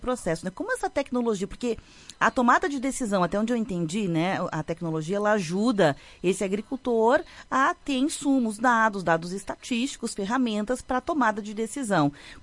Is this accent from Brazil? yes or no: yes; Brazil; Nós descobrimos, enquanto brasileiros, que o arroz produzido no Brasil, ele tem um destino certo